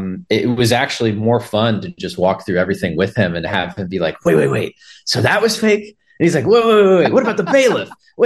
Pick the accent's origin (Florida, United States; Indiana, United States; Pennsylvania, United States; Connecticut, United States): Pennsylvania, United States; born there; now in Philadelphia, United States; Yeah, well, I was born in Central Pennsylvania, and then I moved to Philly and went to school there and stuff.